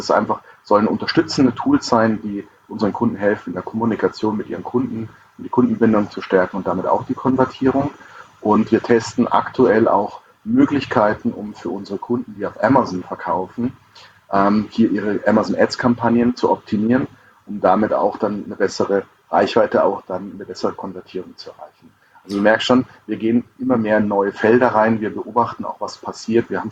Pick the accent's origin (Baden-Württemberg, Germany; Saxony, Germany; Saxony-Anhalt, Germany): Baden-Württemberg, Germany; Mannheim; Ich komme aus Mannheim, da geht es ja noch ganz gut.